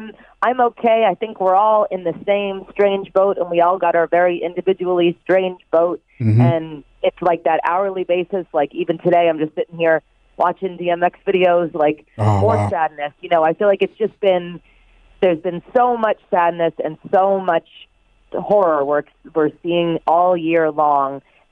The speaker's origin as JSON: {"language": "English", "region": "Massachusetts", "country": "United States", "lives_now": "Los Angeles, United States", "said": "I'm sitting here in Los Angeles in my home, and I'm from Cape Cod"}